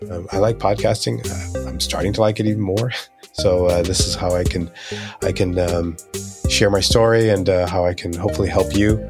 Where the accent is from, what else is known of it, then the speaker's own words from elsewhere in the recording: Haiti; now in United States; He knew that he didn't want us staying in country as we grew up in Haiti, and knew that we were going to come back to the States.